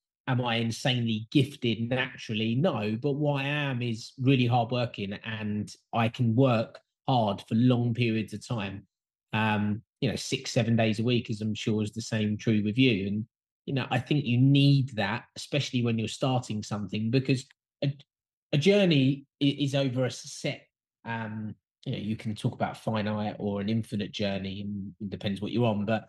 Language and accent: English; London, United Kingdom; My family are from North London, which is just outside of the centre of London, and then we kind of moved to suburbia, which is around London.